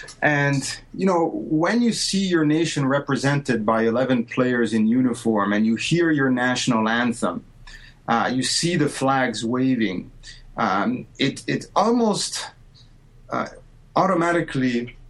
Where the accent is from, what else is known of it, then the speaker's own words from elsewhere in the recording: Italy; something that I never would have dreamed of doing growing up in Italy.